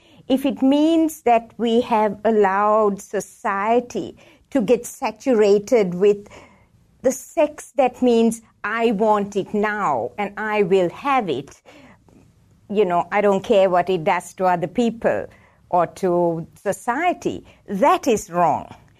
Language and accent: English; Sri Lanka; moved away as an adult; Okay, well, I grew up in Sri Lanka and studied medicine there and then joined the medical faculty as a lecturer.